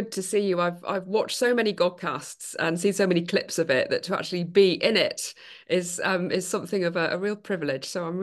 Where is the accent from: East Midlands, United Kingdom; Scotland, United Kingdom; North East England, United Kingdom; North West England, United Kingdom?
North East England, United Kingdom; Sunderland; still live in Durham, actually. So lots of roots still in the northeast. But there's been a bit of banter, I have to say, about the Bishop of Newcastle growing up in Sunderland.